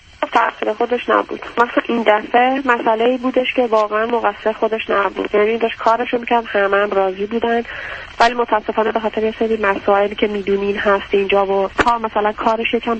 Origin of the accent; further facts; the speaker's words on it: Tehran, Tehran Province, Iran; الان 4 ساله که اومدیم خونه خودمون و من از تهران اومدم به یه شهرستانی چون کار شوهرم اونجا.